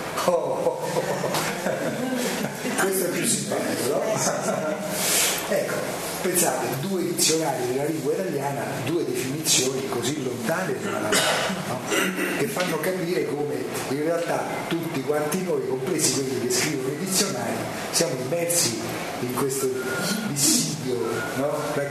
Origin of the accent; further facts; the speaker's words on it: Rome, Lazio, Italy; della facile ironia e anche dell'autoironia, essendo romano, introducono i romani